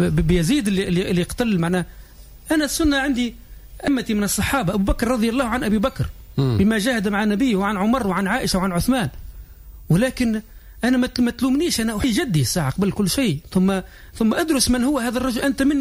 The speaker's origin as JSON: {"language": "Arabic", "country": "Tunisia"}